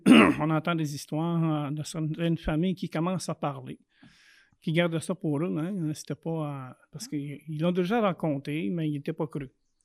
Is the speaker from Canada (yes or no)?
yes; Quebec, Canada; first language Anishinaabe; French is a second language; Oui, le premier, c'est sûr, c'est ma langue maternelle, Anishinaabe, le français, l'anglais, puis l'Atikamekw un peu, que je ne maîtrise pas nécessairement 100%, mais je la comprends quand ça ne parle pas trop vite.